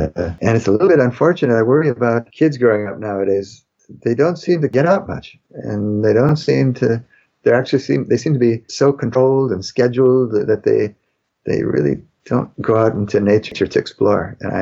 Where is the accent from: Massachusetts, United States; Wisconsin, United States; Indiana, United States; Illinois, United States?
Wisconsin, United States; I grew up in Wisconsin, north of you, and it's the fringed gentian season right now.